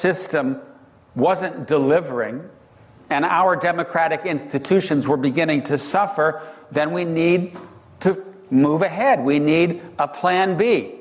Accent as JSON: {"language": "English", "region": "Wisconsin", "country": "United States", "tie": "born or raised there", "said": "I grew up in Wisconsin, right? When I grew up in Wisconsin, it was the land of milk and honey"}